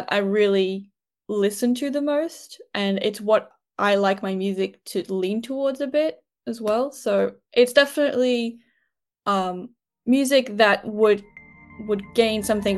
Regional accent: Australia; now in United States; I was born in Australia. That's where I grew up. And I did most of my schooling in America, though.

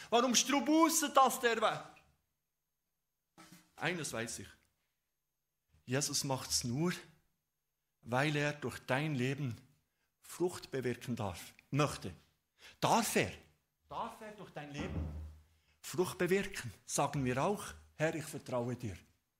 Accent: Switzerland; Ich bin ja Schweizer, gell?

